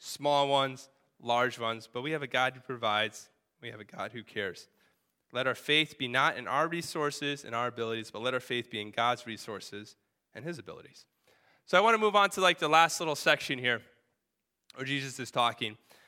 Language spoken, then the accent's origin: English; Connecticut, United States; now in New Hampshire, United States; Because when I grew up in Connecticut, my dad had a software company he started.